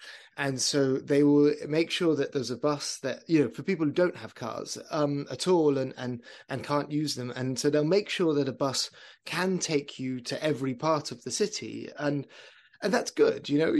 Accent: London, United Kingdom; now in Chicago, United States; I'm a Londoner and I moved to Chicago

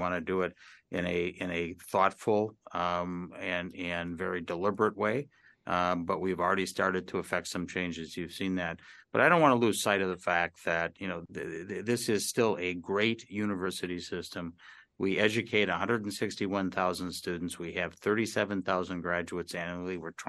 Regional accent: Wausau, Wisconsin, United States; I grew up outside of Wausau, and I appreciate it because I benefited from those extension services.

